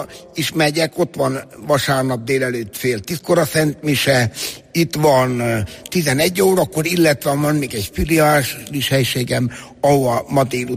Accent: Satu Mare, Satu Mare County, Romania; moved away as an adult; now in Hungary; Én a elcsatolt területekről származom, a Parciumból, Szatmár-Németiből. Én Szatmár-Németiből származom

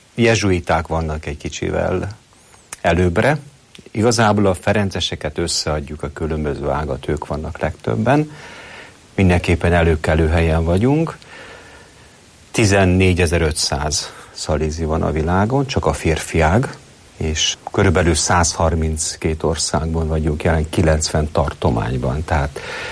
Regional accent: Căpleni, Satu Mare County, Romania; nem vagyok már fiatal. Szatmár megyében születtem, határ másik oldalán, Nagy Károly mellett, Kaplony nevű községben, egy ferences plébánia.

